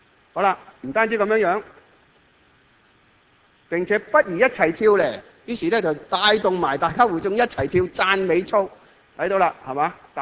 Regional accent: Hong Kong

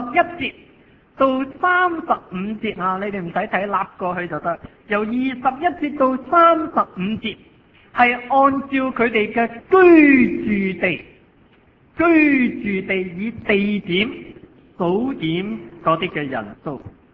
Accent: Hong Kong; born there; 我有写我是广东东莞人，但我都未回过乡下，因为我在香港出世嘛。

